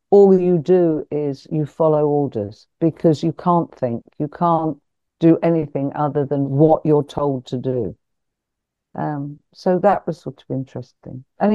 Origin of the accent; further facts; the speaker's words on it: Hampstead, London, United Kingdom; born there; I was born in the Elizabeth Garrett Anderson Hospital in Hampstead Heath.